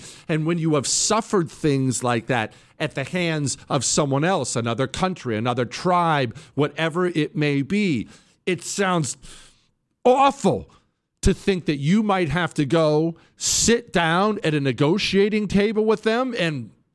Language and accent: English; United States